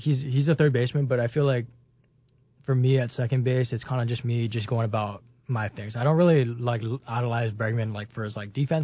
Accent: Hawaii, United States; So I grew up in Hawaii, just played throughout my high school, and then got recruited, and I went to Northern Colorado.

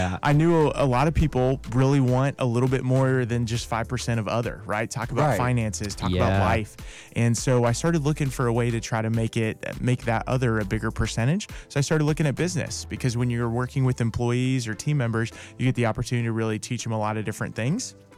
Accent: Nebraska, United States; So my quick story, I grew up in Nebraska, went to University of Nebraska-Lincoln, and actually majored in education.

